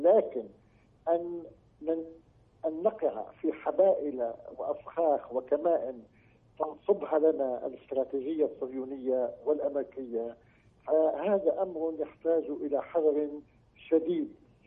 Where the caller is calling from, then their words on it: Beirut, Beirut Governorate, Lebanon; وأنا أتكلم معك من بيروت حيث شهدنا كل أنواع الصراعات